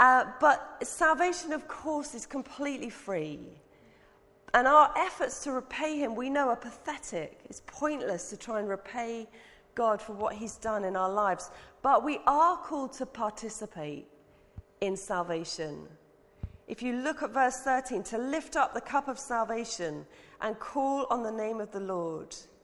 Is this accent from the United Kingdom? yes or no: yes; United Kingdom; we're not always brilliant as British people about telling our stories.